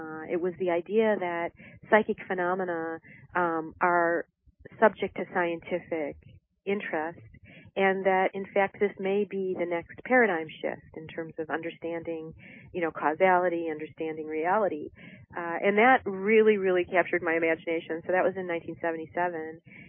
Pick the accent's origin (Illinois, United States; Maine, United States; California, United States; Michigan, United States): Michigan, United States; Detroit; I grew up in Detroit in, you know, the 60s and 70s